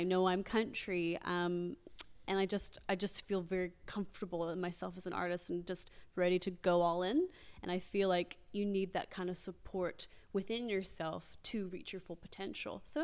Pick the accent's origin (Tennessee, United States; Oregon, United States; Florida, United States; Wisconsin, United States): Oregon, United States; Portland; now in Christchurch, New Zealand; Yes, I'm originally from Portland, Oregon, but I've been living in Christchurch for the last 17 years now.